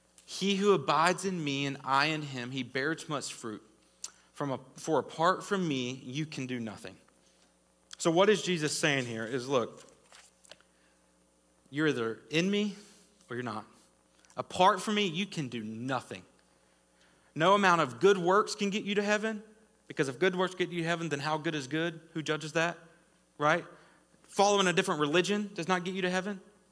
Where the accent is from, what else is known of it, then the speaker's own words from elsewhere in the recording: Southern United States, United States; Growing up in the Bible Belt, right?